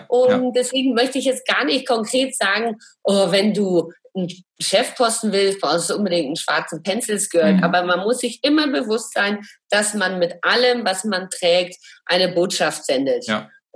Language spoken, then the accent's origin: German; Bavaria, Germany; ich komme ja aus Franken